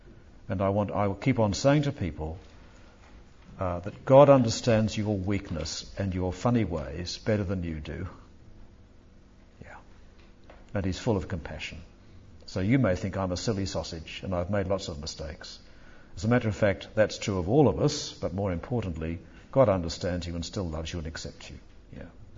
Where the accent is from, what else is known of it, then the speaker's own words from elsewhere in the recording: United Kingdom; There still remains, I think, a certain arrogance about being British. We may have lost the empire, but really, we know what to do.